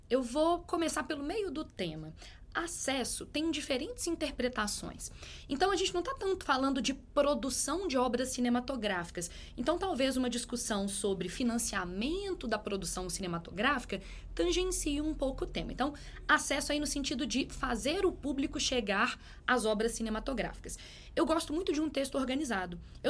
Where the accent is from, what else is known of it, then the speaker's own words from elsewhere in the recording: Belo Horizonte, Minas Gerais, Brazil; Aqui em Belo Horizonte, por exemplo, eu sou belo-horizontina